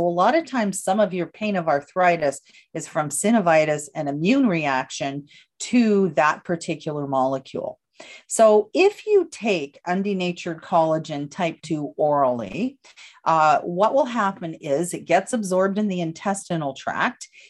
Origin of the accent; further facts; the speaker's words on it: Canada; I'm Canadian and, you know, we know all the stuff about CBD up here in Canada.